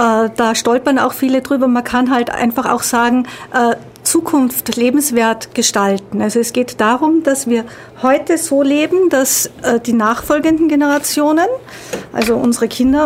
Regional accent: Austria; accent: Austrian; now in Ulm, Germany; Ich bin ursprünglich Österreicherin, das werdet ihr an dem etwas eigenartigen Dialekt mitunter merken, und lebe aber jetzt seit etwa 10 Jahren hier in Ulm und in der Nähe von Ulm.

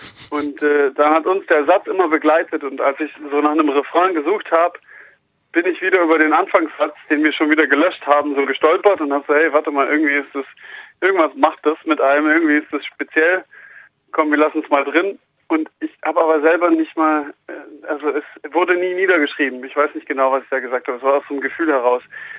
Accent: Kornwestheim, Baden-Württemberg, Germany; aufgewachsen in Kornwestheim.

